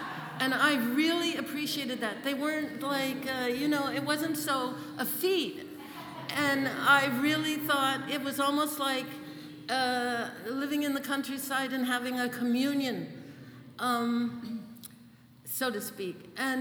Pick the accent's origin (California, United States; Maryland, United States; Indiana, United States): California, United States; San Francisco; We came here in 72, and we came, I grew up in San Francisco and then the Bay Area.